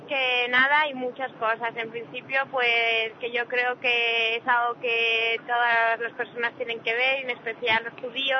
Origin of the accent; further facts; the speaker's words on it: Madrid, Community of Madrid, Spain; De Madrid, tengo 20 años.